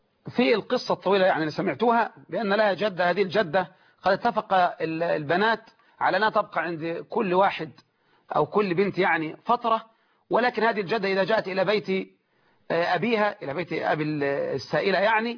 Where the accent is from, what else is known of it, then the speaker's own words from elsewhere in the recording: Egypt; في بلدنا مصر